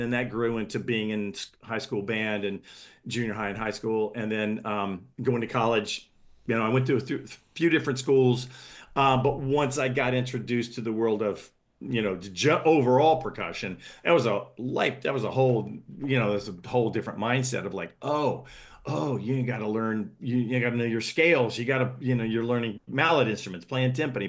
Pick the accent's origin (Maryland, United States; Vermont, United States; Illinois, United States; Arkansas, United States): Maryland, United States; Salisbury; Well, I grew up in Salisbury, Maryland